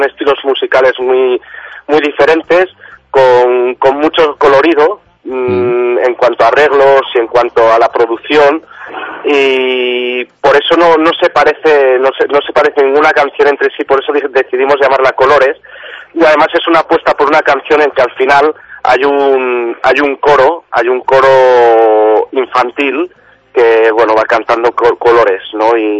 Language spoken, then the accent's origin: Spanish; Burgos, Castile and León, Spain; now in Sant Cugat del Vallès, Spain; ha hecho una canción a Burgos, a mi tierra. No descarto a largo plazo hacer canciones también a Barcelona, porque llevo ya allí 4 años en San Cugat del Vallès. Estoy aprendiendo el catalán